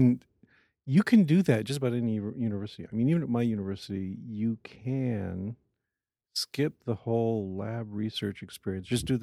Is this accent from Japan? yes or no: no; Washington, United States; I grew up near Seattle.